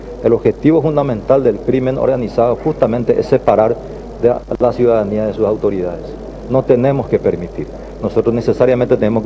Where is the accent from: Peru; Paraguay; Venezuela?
Paraguay; Siempre hemos salido adelante como paraguayos